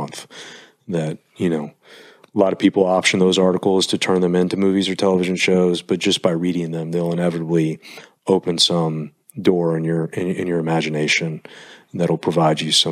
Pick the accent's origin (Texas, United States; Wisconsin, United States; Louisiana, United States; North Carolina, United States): Texas, United States; Fort Worth; I grew up in Fort Worth, which is a stone's throw from Dallas. But it was Dallas in the 1980s, which was when I grew up.